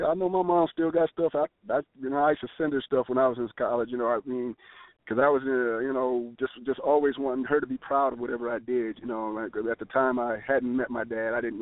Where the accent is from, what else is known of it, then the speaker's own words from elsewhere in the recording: Tucson, Arizona, United States; Arizona, of course, being from Tucson, my Arizona Wildcats